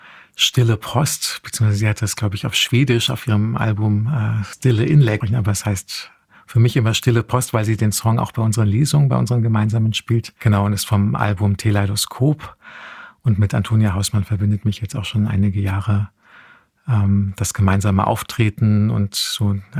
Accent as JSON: {"language": "German", "town": "Heusenstamm", "region": "Hesse", "country": "Germany", "tie": "born or raised there", "said": "Und ich bin tatsächlich in Heusenstamm aufgewachsen, das kommt im Roman auch vor, ein kleines Pendlerstädtchen, genau, meine Eltern haben in Frankfurt gearbeitet und deshalb kenne ich so beides"}